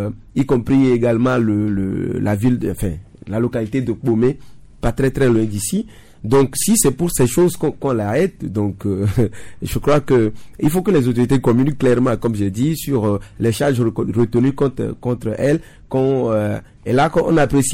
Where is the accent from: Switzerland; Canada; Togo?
Togo; Tabligbo, Maritime; chez moi, à Tablikbo, de montrer l'aspect, le visage de ce qui est appelé ville de Tablikbo, qui n'a pratiquement rien d'une ville, mais qui a trois usines autour d'elle là-bas.